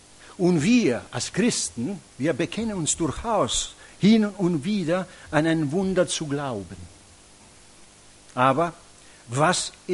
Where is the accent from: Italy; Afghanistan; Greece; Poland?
Italy; first language it; German is a second language; wie schwierig das ist, als Italiener Deutsch zu lernen. Weil du bist geneigt, Italienisch zu denken und es ist alles falsch manchmal.